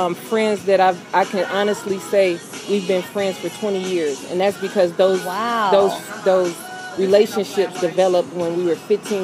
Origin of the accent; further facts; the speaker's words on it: Peoria, Illinois, United States; also born or lived in Chicago; So I was born in Chicago. My family went to Peoria.